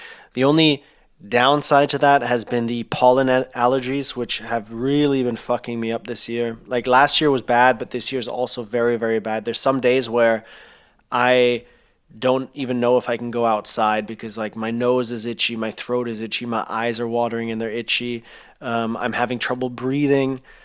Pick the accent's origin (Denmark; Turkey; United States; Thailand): Thailand; growing up in Thailand, you obviously have ACs in every single room, and you pretty much have them on all day, every day if you're in those rooms because it's 35 to 45 degrees outside.